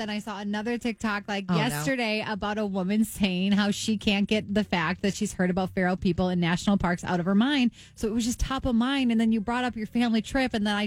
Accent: Wisconsin, United States; And then obviously we got to do my hometown state

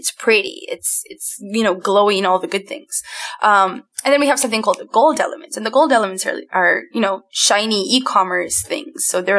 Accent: Canada; I'm Canadian. I'm sorry. I pronounce iron really funny.

